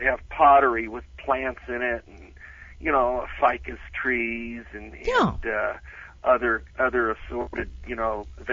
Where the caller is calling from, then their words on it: Westlake, California, United States; Westlake, California.